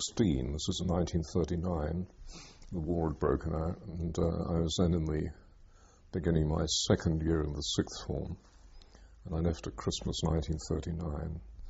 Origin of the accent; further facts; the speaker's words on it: Great Yarmouth, East of England, United Kingdom; born there; I was born in Great Yarmouth.